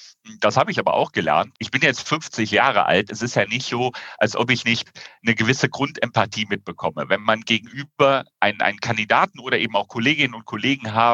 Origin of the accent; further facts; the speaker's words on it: Rhineland, Germany; weil ich natürlich bei Videokonferenzen als Rheinländer eher lauter denn leiser bin